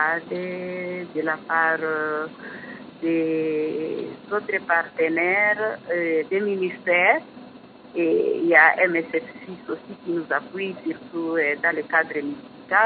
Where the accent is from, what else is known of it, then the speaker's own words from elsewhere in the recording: Bunia, Ituri, DR Congo; moi je suis originaire de l'Ituri, je suis de Bounia.